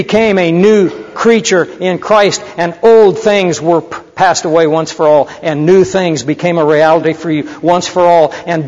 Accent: Kansas, United States; I come from Kansas originally. We have great grass fires there that burn across the prairie.

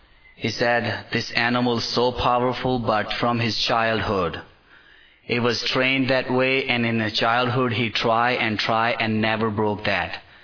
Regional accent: United States; So I said, that's why I'm American.

